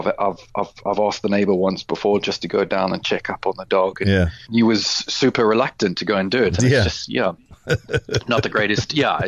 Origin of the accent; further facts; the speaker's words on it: Durban, KwaZulu-Natal, South Africa; now in Thames Ditton, United Kingdom; I felt like whilst growing up in Durban, you kind of feel part of the community no matter which area you sort of live in or grow up in.